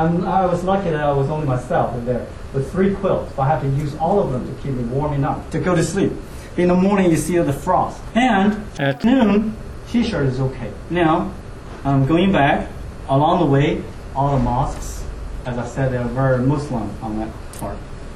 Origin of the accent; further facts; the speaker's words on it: United States; Because there, as an American, I can go up by myself, not with the team.